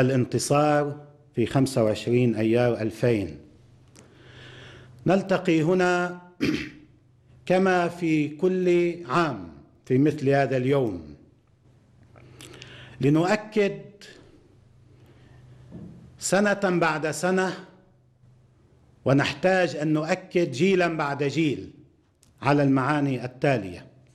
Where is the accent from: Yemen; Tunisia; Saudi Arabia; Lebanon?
Lebanon; على طرفي الجبهة، عندنا في لبنان، في فلسطين، في أمتنا، وعند عدونا